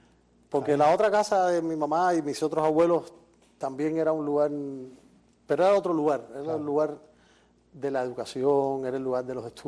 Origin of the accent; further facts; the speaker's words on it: Havana, Cuba; Nací en Pedao, me crié entre el Casino Deportivo de la Víbora. Estudié en el Pre de la Víbora.